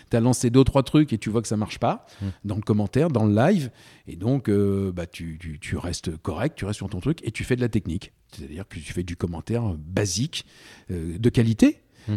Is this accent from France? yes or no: yes; La Rochelle, Nouvelle-Aquitaine, France; Et un jour, je rentre donc, chez moi à La Rochelle.